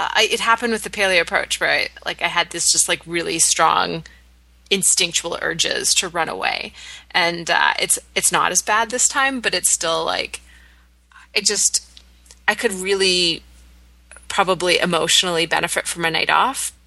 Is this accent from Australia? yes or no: no; Canada; accent: Canadian; I don't know if I will have been there enough for my accent to come back full force, but I'll do my best.